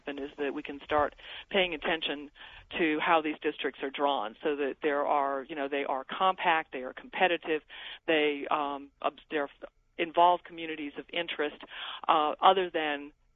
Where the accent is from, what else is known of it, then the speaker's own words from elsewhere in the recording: Georgia, United States; I'm personally from Georgia, and that has become an issue in my state of newly naturalized citizens having to prove their citizenship over and over again